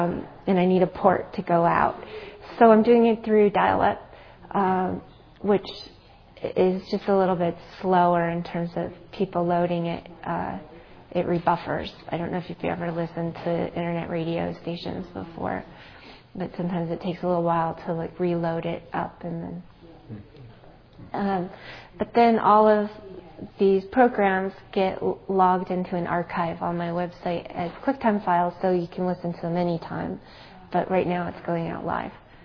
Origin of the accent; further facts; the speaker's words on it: California, United States; I grew up in Silicon Valley, and I remember when I was in college, people saying that we had the worst water in the country because of all of the microchip manufacturing.